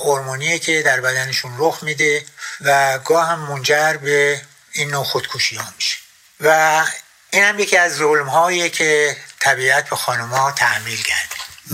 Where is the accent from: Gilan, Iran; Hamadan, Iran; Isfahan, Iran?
Hamadan, Iran; Nahavand; born there; زمان ما تو شهرهای کوچیکی مثل نهاوند که من در اونجا به دنیا اومدم